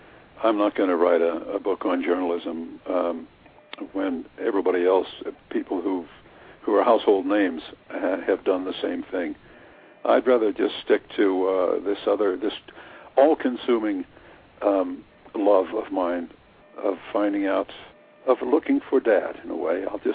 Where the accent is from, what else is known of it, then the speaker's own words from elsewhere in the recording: Alton, Illinois, United States; I simply walked into a little 250-watt radio station in my hometown, Alton, Illinois, and asked for a job.